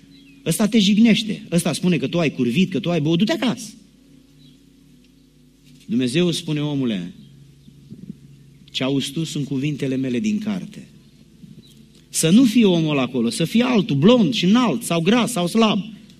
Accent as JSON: {"language": "Romanian", "town": "Giurgiu", "region": "Giurgiu County", "country": "Romania", "said": "Eu vin din Giurgiu, de sub București, de pe malul Dunării, vecin cu Bulgaria."}